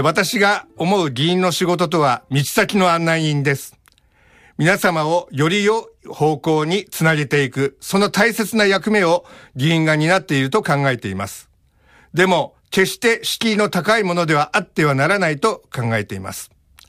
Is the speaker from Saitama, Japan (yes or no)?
yes; Kawaguchi, Saitama, Japan; 私の地元川口市は人口60万人を有し、映画キューポラの町として描かれました。